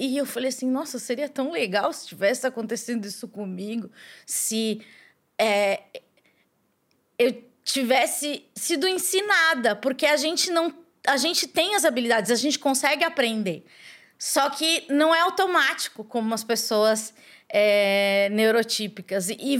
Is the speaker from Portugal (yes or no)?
no; São Paulo, Brazil; Eu sou do Capão Redondo e eu estudei na escola pública a vida inteira.